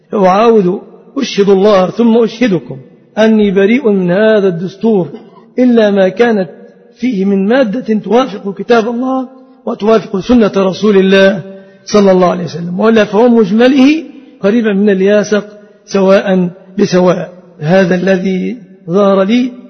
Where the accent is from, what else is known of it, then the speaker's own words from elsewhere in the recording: Egypt; فأسأل الله أن يحفظ بلادنا مصر